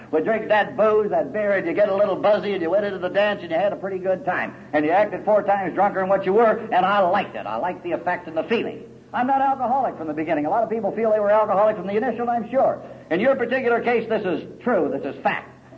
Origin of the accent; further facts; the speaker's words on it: Los Angeles, California, United States; born or raised there